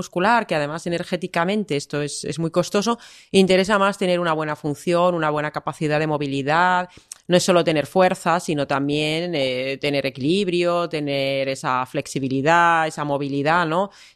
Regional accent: Finland; yo que soy de Finlandia, pues tenemos una serie de productos que aquí pues no son tan propios.

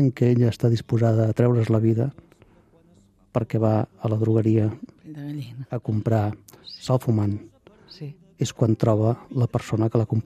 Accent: Barcelona, Catalonia, Spain; jo sempre he viscut al barri de Gràcia.

